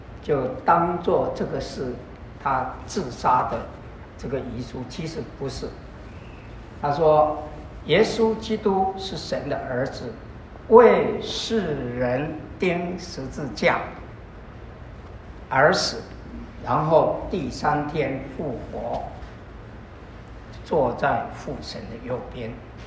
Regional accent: China; 我们中国人呢、啊，用一句话就是说“以身相许”，对不对？

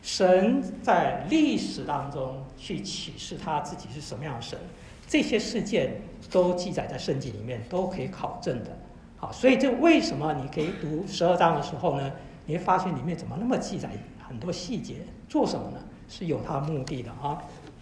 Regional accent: China; 圣经不是像我们中国人讲的那个《封神榜演义》，小时候有没有看过《封神榜演义》？

